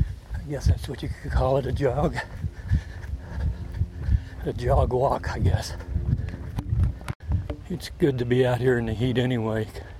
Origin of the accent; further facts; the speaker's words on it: Florida, United States; Growing up in Florida, we had water moccasins and rattlers.